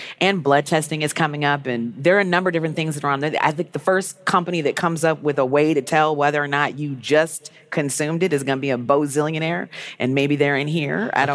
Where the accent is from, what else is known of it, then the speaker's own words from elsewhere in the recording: Illinois, United States; I always say … from Illinois because it rhymes and it sticks.